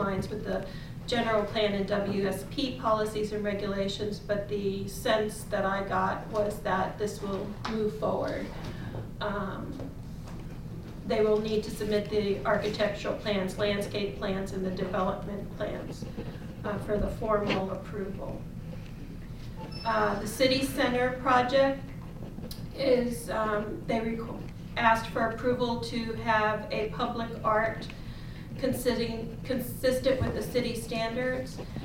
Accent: Florida, United States; I come from Florida.

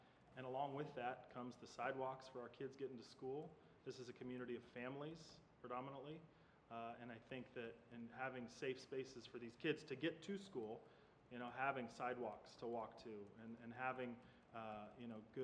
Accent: Portland, Oregon, United States; I grew up here in Southeast Portland. I went to Rex Putnam High School, lived there my whole life over in that area.

